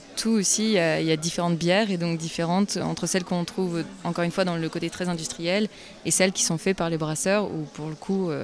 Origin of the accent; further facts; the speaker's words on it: Auvergne-Rhône-Alpes, France; Eh bien, pour moi, je ne suis pas d'ici directement. D'accord. Je viens du Vercors.